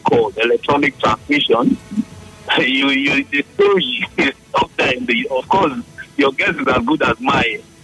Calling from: Port Harcourt, Rivers, Nigeria; I'm calling from Port Harcourt.

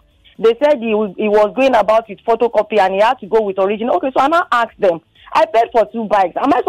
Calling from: Isolo, Lagos, Nigeria; I'm calling you from Isolo.

